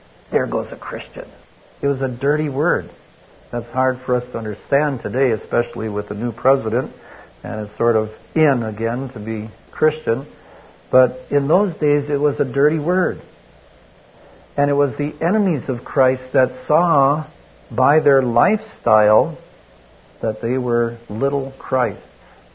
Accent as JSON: {"language": "English", "region": "Wisconsin", "country": "United States", "tie": "born or raised there"}